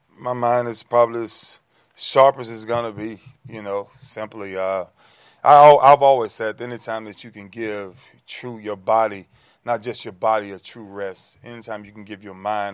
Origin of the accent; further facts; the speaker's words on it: Lakeland, United States; In my hometown, which is Lakeland?